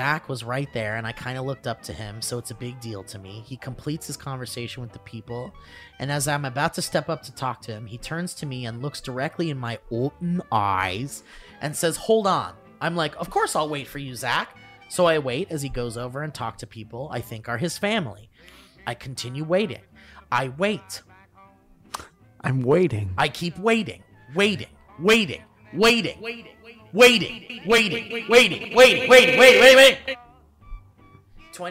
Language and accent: English; Connecticut, United States; Back in the golden age of 2019, I went to go see a comedian in my home state of Connecticut. Shout out to Nutmeggers.